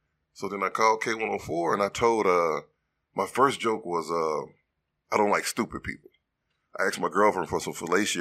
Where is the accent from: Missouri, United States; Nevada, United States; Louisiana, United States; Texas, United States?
Louisiana, United States; Baton Rouge; I'm from Baton Rouge, Louisiana. I'm born and raised.